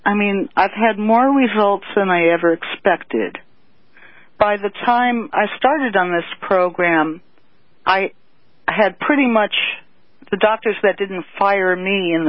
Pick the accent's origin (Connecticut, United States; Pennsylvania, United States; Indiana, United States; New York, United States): Connecticut, United States; I'm from Connecticut.